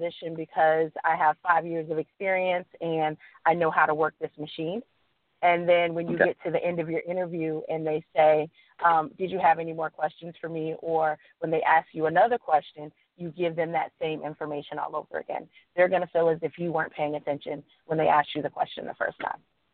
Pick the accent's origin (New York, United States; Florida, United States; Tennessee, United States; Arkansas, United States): Florida, United States; Boynton Beach; now in Tampa, United States; I'm a South Florida native. I was born in Delray Beach, Florida. I grew up in Boynton Beach, Florida. And so I'm a Florida girl through and through.